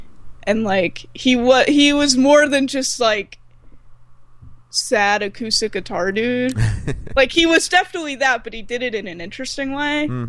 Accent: New Jersey, United States; Yeah. And the thing is it's weird, because, like, I'm from New Jersey. My whole family's from there.

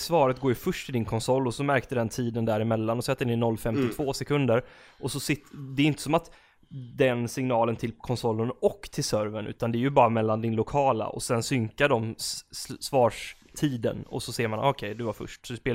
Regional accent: Gothenburg, Västra Götaland County, Sweden; Om jag kollar på vilka jag växte upp med när jag var liten i Göteborg och på de ställen jag bodde längst i Göteborg.

